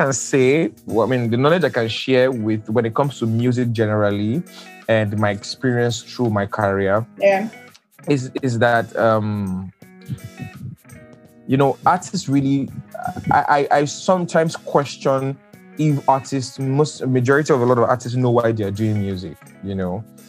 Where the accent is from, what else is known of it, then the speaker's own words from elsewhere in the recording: Nigeria; I'm Nigerian, so I love stupid comedy.